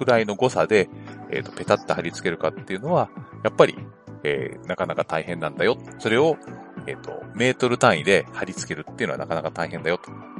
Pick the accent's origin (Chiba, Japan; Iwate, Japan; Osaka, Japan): Chiba, Japan; Sawara; also born or lived in Kujukuri; 一応、生まれは九十九里町なんだけど、向こう入りして、香取市佐原ですね。